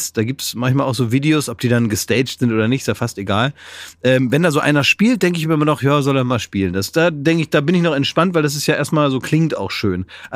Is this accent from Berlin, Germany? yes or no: yes; Berlin, Germany